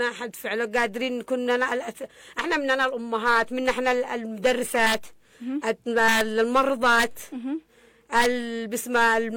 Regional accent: Yemen; احنا يمنيين

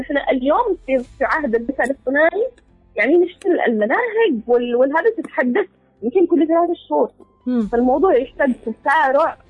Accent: Yemen; عندنا كيمنيين عموما وكنساء يمنيات

